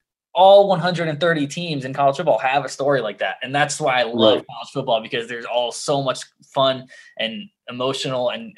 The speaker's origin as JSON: {"language": "English", "region": "the South", "country": "United States", "said": "maybe it's just cause I'm from the South and college football has been ingrained in me since I was a child"}